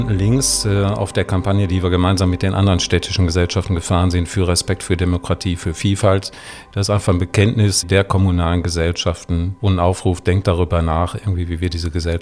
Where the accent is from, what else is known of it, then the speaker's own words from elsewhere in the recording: Essen, North Rhine-Westphalia, Germany; Ich bin in Essen geboren, bin 64 Jahre alt, von daher habe ich ein bisschen Rückblick.